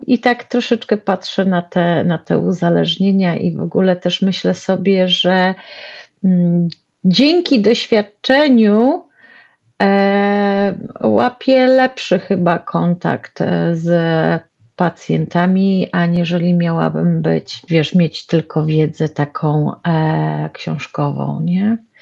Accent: Warsaw, Masovian Voivodeship, Poland; Mieszkam, pochodzę, urodziłam się w Warszawie, natomiast na Podlasiu są moje korzenie, moi rodzice pochodzą z okolic Białegostoku, Łap

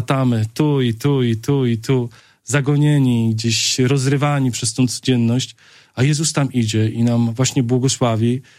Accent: Kuyavian-Pomeranian Voivodeship, Poland; Ja pochodzę z Kujaw

